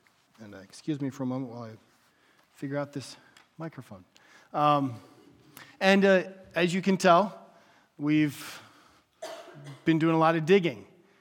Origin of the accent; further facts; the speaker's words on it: Pennsylvania, United States; For me, having grown up in North Central Pennsylvania where it snows a lot, I wanted a garage that I could park my car in the garage.